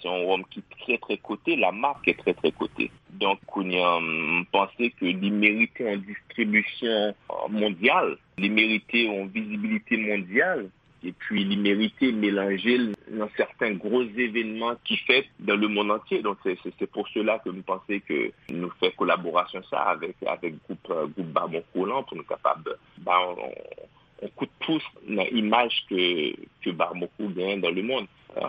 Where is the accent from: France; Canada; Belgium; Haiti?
Haiti; en tant qu'Haïtien